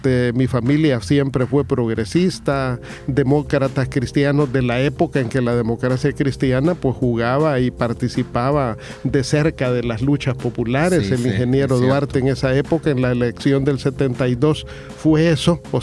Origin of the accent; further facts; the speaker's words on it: Mejicanos, San Salvador, El Salvador; Yo soy mexicanense, o sea, nací aquí en Mexicano, oriundo de Mexicano.